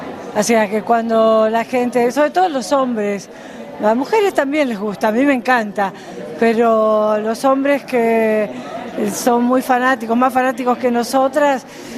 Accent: Argentina; Bueno, en realidad, como soy argentina, ya quedé afuera, así que elijo la moda.

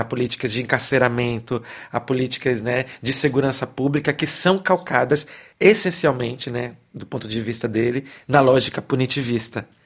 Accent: Brazil; Nós que nascemos, enfim, crescemos no Brasil

